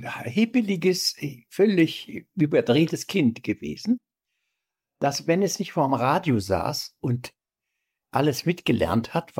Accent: Berlin, Germany; Ja, das heißt, ich bin Berliner.

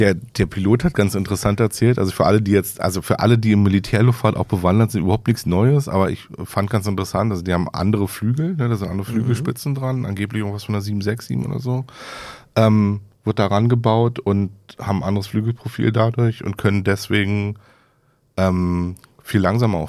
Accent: Berlin, Germany; Wir sind ja Berliner

